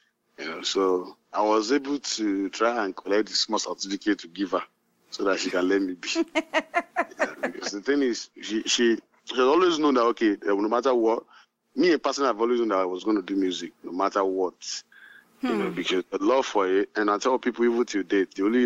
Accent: Kogi, Nigeria; also born or lived in Kwara State / Niger State / Abuja / Lagos; I grew up everywhere, you know, but majorly in Kogi, you know. There was my mom, and then always in Ilorin, then later to Niger State with my uncle. And from there, I went to Abuja. From Abuja, I run into Lagos.

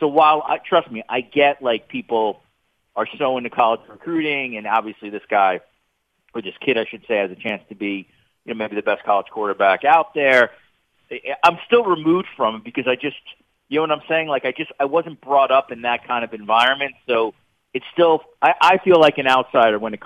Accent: New York, United States; I grew up in New York.

